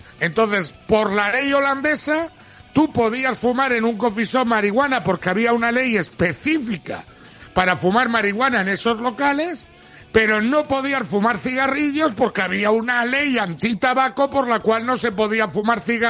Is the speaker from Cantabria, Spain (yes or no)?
yes; Cantabria, Spain; es el zoo sanitario número 1 de Cantabria, y está aquí en mi pueblo